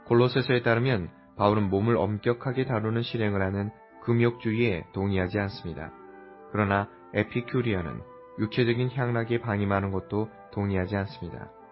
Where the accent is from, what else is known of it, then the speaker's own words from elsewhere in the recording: China; 때때로 내가 여행할 때 사람들은 나에게 어디 출신인가를 묻습니다. 나는 그들에게 중국에서 왔다고 말하기는 하지만 나는 하늘에서 왔고 나의 시민권은 하늘에 있다고 말하기를 더 좋아합니다.